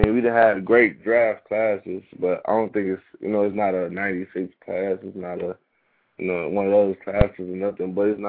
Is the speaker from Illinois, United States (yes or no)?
no; Michigan, United States; Not because I'm from Michigan